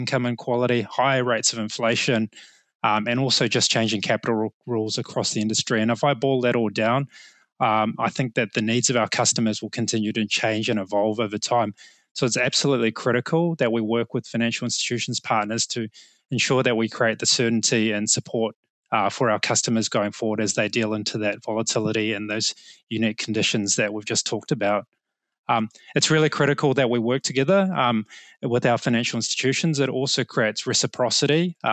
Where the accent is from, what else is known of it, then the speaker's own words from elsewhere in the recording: New Zealand; now in Australia; I'm actually a Kiwi living in Australia.